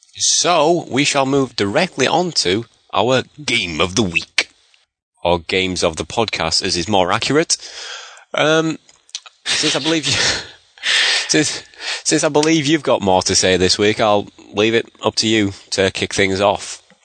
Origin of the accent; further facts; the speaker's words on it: England, United Kingdom; As an Englishman